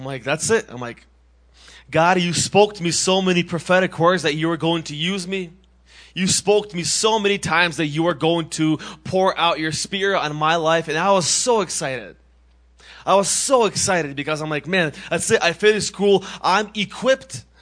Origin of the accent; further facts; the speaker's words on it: Massachusetts, United States; Again, like Johnny said, I'm from Massachusetts.